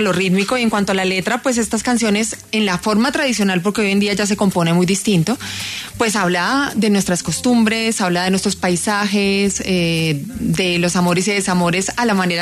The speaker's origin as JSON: {"language": "Spanish", "town": "Armenia", "region": "Quindío", "country": "Colombia", "said": "De dónde soy, yo soy de Armenia."}